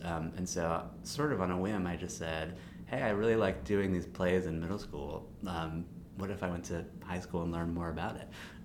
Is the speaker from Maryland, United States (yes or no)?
yes; Baltimore, Maryland, United States; And my neighbor, I grew up in Baltimore, and my neighbor happened to be the organist for the Baltimore Symphony Orchestra.